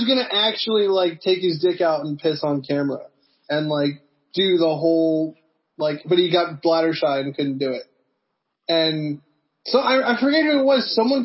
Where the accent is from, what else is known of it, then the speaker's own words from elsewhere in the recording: New Jersey, United States; Well, I went to Drexel in Philly. I grew up in Jersey.